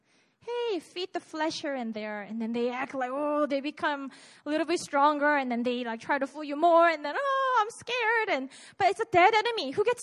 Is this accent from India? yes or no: no; Busan, South Korea; Anyways, I'm from Busan, so I've had it like multiple times.